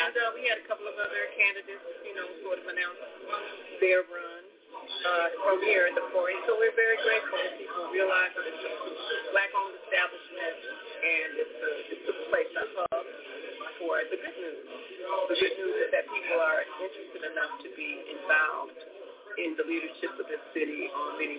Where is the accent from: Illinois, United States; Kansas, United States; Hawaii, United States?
Illinois, United States; right here on 79th and Exchange, where part of where I grew up, I grew up in South Shore.